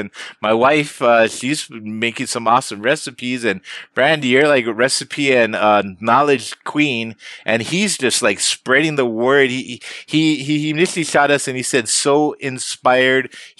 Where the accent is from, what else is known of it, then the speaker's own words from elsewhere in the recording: Hawaii, United States; Cause that's what I've always been loving, you know, about being Hawaiian, is helping others, you know, doing good for others.